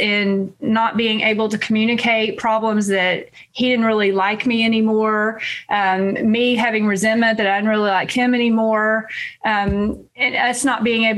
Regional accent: Texas, United States; And I don't know if it's just a function of East Texas, when I grew up here in East Texas, and I grew up here Baptist, and I left that faith behind.

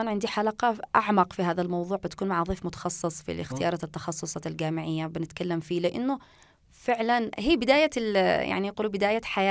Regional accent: Yemen; بديت مع النت الحبوب عندنا في اليمن.

